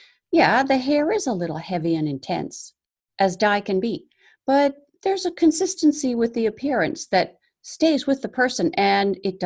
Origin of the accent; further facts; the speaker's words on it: Atlantic Canada, Canada; I'm a Canadian and an Atlantic Canadian at that. The blonde probably wouldn't stand a chance out here.